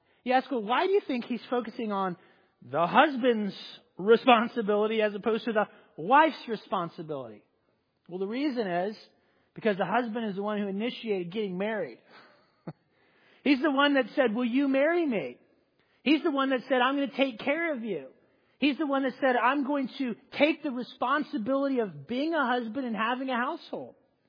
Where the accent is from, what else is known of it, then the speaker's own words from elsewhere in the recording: Southern US, United States; Like, I mean, I grew up in the South, and it's like, it doesn't matter what.